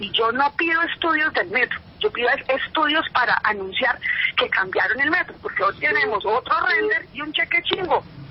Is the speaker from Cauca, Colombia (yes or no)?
no; Bogotá, Colombia; porque vengo de Bogotá, pues tengo el contexto